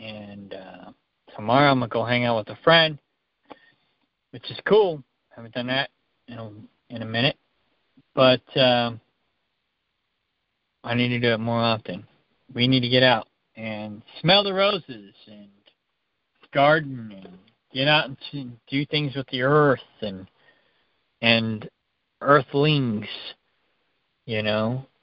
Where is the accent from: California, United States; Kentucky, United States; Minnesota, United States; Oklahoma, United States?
Oklahoma, United States; Lawton; We grew up together in Lawton, Oklahoma. We went to junior high school together.